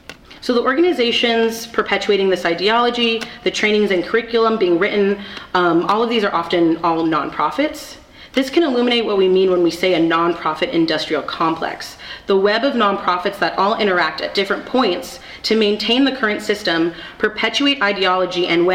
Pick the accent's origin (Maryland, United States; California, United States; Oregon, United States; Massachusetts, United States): California, United States; And also, I'm from the Bay Area where homelessness is really, really rampant.